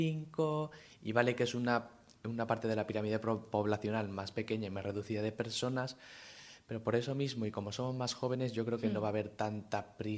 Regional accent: Castilla-La Mancha, Spain; en Castilla-La Mancha acaban de empezar ahora, que es de donde soy yo

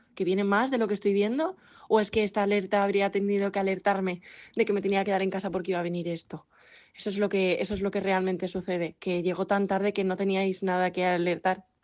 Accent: Sedaví, Valencian Community, Spain; se había ido la luz en el metro de Valencia. Yo soy de Sedaví, tuve que volver en un bus.

